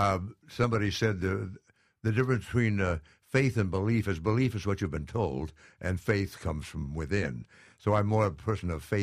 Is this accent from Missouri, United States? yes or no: yes; Missouri, United States; born there; That's why I was born in Missouri.